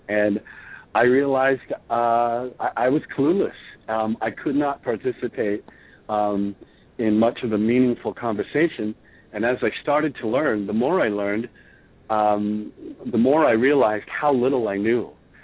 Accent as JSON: {"language": "English", "town": "Reading", "region": "Pennsylvania", "country": "United States", "tie": "born or raised there", "said": "I was raised outside of Reading, Pennsylvania, and Reading is just a textbook example of everything that's wrong with capitalism."}